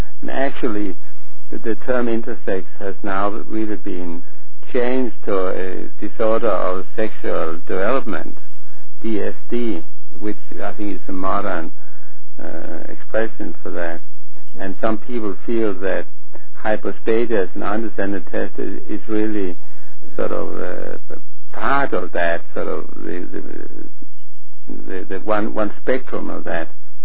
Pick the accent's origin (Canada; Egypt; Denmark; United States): Denmark; English is a second language; from Denmark.